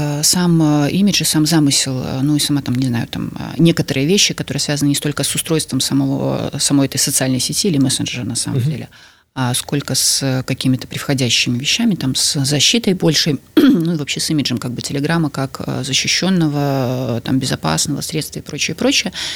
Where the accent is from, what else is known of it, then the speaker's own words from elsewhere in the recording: Belarus; мы, белорусы